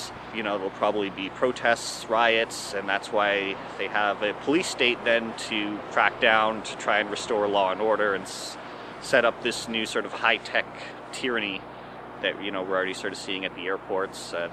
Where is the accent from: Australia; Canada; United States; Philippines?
Canada; Toronto, Ontario; also born or lived in Halifax / Vancouver; I was born in Halifax, raised here in Toronto. I went to University of British Columbia, so I was out in Vancouver. Now I'm back here.